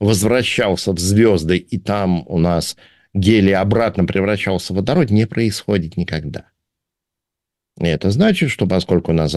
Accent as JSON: {"language": "Russian", "country": "Russia", "tie": "born there", "first_language": "Russian", "said": "я родился в России, это мой родной язык"}